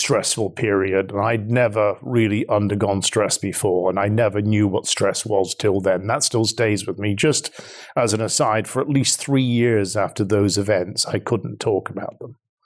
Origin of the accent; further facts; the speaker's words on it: Ireland; moved away; So we were in this strong Irish community. And even though we'd moved from Ireland, we still did our Gaelic lessons. We did our Irish dancing lessons, the music, the whole thing that goes with Irish culture.